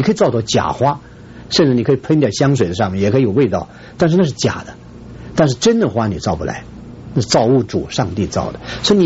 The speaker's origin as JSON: {"language": "Chinese", "country": "China", "said": "我们中国人讲敬神如神在，敬畏神，神就在这里。"}